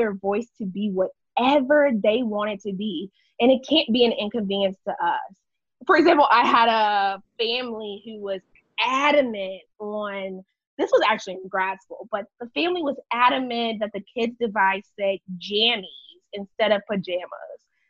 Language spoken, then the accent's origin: English; Midwest, United States; So I am from the Midwest. I'm a Black Midwestern cis woman, but I am totally different than a Southern Black woman.